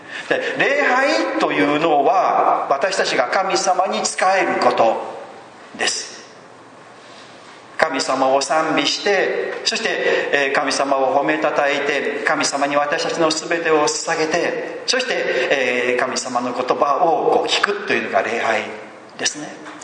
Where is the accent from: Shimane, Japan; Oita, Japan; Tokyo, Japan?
Shimane, Japan; で私島根県出身で、なんか関係ないんですけどね